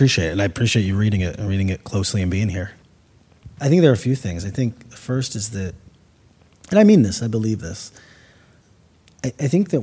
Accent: Cleveland, Ohio, United States; I'm from the Midwest in Cleveland.

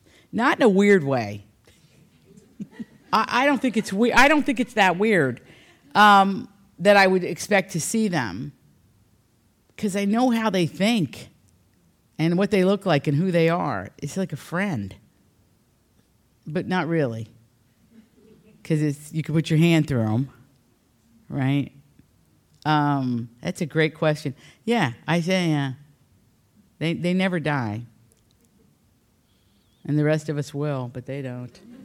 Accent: Appalachia, United States; when I was growing up in Appalachia, you could probably kind of trace either Scots, Irish, African American, Melungeon. We had our little groups, and then you had the coal miners.

